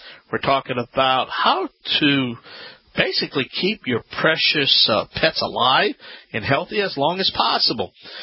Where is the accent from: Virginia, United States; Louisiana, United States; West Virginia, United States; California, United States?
Louisiana, United States